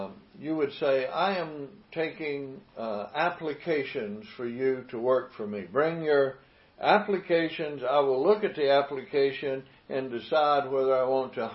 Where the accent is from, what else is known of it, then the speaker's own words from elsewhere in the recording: Mississippi, United States; I said I was born and raised in Mississippi.